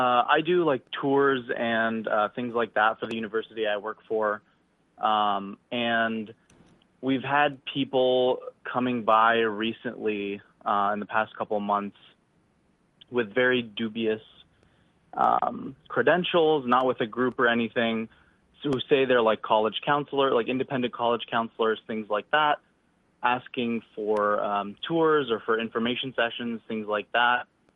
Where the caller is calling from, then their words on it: Ohio, United States; from Ohio.